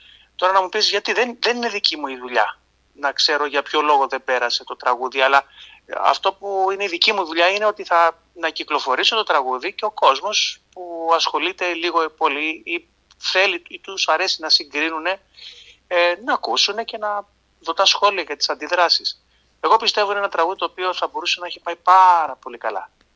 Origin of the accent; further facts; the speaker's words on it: Corfu, Ionian Islands, Greece; Εγώ είμαι Κερκυραίος.